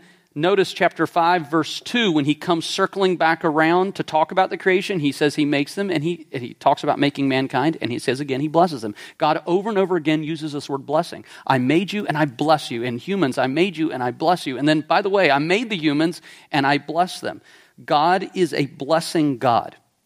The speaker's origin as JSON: {"language": "English", "region": "South Carolina", "country": "United States", "said": "This is from the USS Yorktown, which sits in the Charleston Harbor. I'm from South Carolina"}